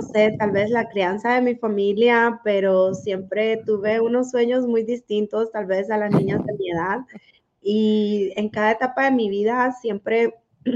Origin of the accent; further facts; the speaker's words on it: Honduras; Pues yo soy hondureña y entonces estaba en un país que siempre hemos visto la necesidad, ¿verdad?